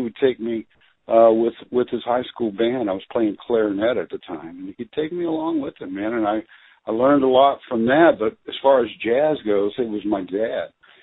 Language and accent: English; Oklahoma, United States; I was born and raised in Oklahoma, actually.